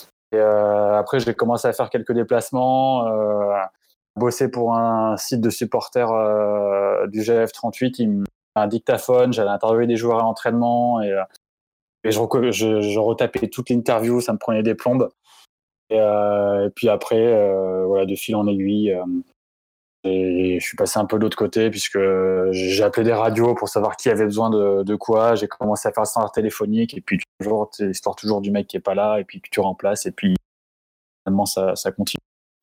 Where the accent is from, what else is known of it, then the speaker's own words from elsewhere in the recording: Grenoble, Auvergne-Rhône-Alpes, France; je viens de Grenoble, j'ai grandi à Grenoble.